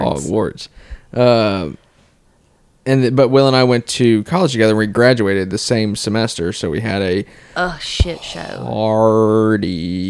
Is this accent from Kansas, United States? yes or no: no; Bellevue, Tennessee, United States; Not that we were never friends, but I grew up in Bellevue.